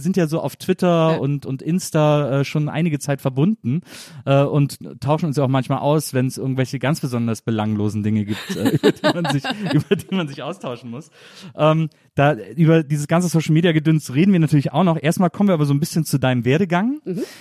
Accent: Wesseling, North Rhine-Westphalia, Germany; in Erftstedt, das war so ein Nachbarort von Wesseling, wo ich aufgewachsen bin

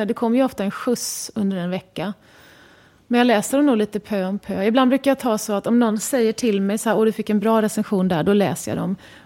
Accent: Sweden; jag har alltid tänkt på mig själv som en svensk.

